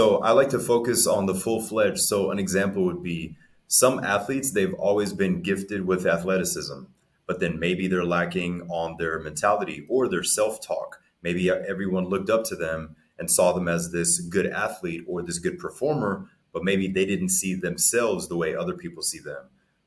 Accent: Germany; moved away; So my mother's German, my father's African-American. So I grew up in Germany as a child.

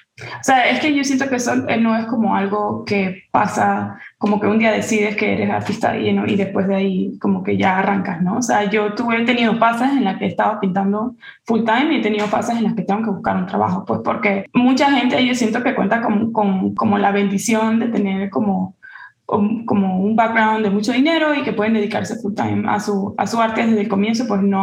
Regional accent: Panama; moved away as an adult; also born or lived in United States; now in Dallas, United States; yo sentía que yo había vivido toda mi vida en Panamá y que quizás no iba a ser beneficioso para mí vivir el resto de mi vida en Panamá sin haber experimentado otro lugar. Y bueno, yo nací en Estados Unidos

